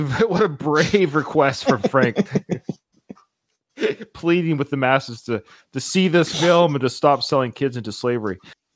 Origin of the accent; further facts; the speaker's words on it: Canada; I'm Canadian.